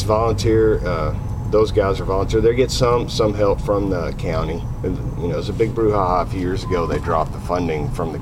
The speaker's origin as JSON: {"language": "English", "town": "Goldthwaite", "region": "Texas", "country": "United States", "tie": "born or raised there", "also_born_or_lived": "Chicago", "said": "No, I was born and raised there in Goldthwaite, and then I moved off, went to college, and lived in Chicago for several years, then moved back."}